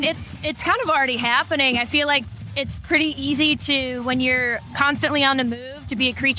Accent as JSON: {"language": "English", "town": "Detroit", "region": "Michigan", "country": "United States", "said": "Detroit, Michigan, actually, so a bit of a hike."}